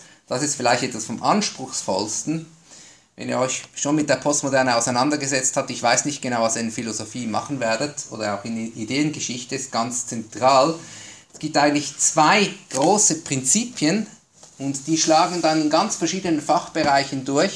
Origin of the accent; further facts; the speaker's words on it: Switzerland; je nach Staat, bei uns in der Schweiz war es etwas später, bis etwa Mitte 20. Jahrhundert.